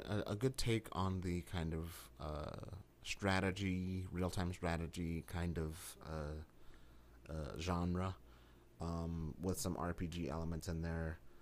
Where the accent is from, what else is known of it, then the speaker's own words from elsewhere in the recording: United States; So I'd like to get further here, maybe in my home country of the United Studies.